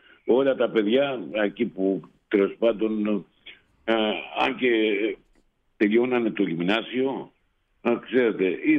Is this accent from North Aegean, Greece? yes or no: yes; Vrontados, North Aegean, Greece; Εγώ όχι, όχι, εγώ είμαι από το Βροντάδο.